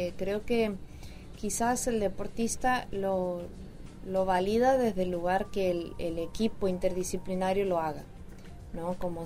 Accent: Argentina; como argentina, como fan del fútbol

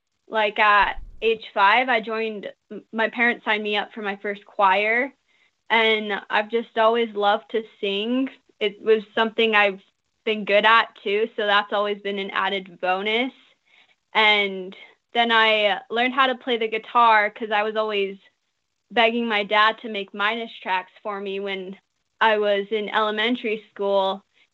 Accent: Utah, United States; So I'm from Utah.

